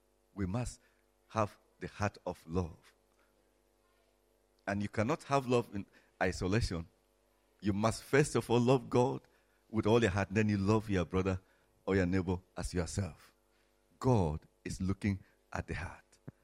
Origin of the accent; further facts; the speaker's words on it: Nigeria; I come from Nigeria. My tribe is a small one. You know, very small tribe, just covering a few villages in the middle part of Nigeria.